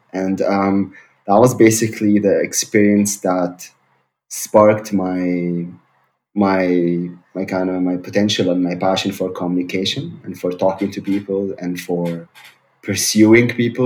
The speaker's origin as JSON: {"language": "English", "country": "Syria", "moved": "yes", "lives_now": "Germany", "said": "I actually used to study something completely different because I came from Syria. I didn't really know what to do. I learned German."}